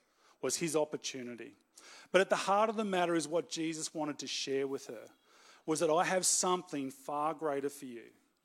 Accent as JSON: {"language": "English", "town": "Canberra", "region": "Australian Capital Territory", "country": "Australia", "said": "which we're experiencing being from Canberra. It is a little warmer here, but we're coping with that."}